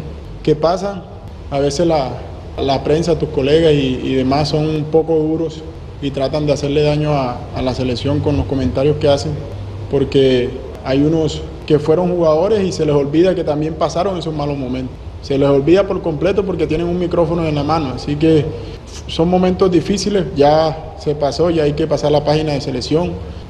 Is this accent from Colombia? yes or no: yes; Colombia; el tema de la selección es muy importante para uno como colombiano, como jugador y hincha.